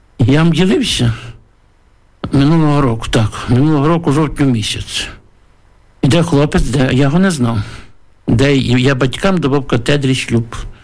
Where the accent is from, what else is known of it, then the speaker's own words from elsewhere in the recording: Ternopil Oblast, Ukraine; Що я є родом з Тернопільщини